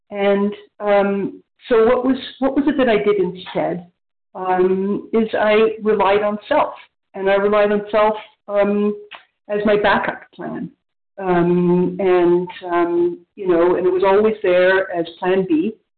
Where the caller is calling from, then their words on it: Ontario, Canada; in Ontario, Canada, near Toronto.